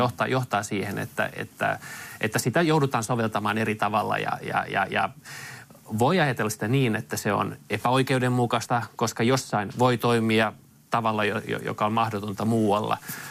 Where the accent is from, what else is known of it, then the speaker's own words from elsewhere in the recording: Kirkkonummi, Uusimaa, Finland; also born or lived in Helsinki; olen itse asiassa ihan ensimmäiset 2 vuotta elänyt Helsingissä, mutta koko lapsuuteni elänyt Kirkkonummella ja niillä samoilla kulmilla. Lapseni käyvät samaa koulua, missä mäkin kävin pienenä.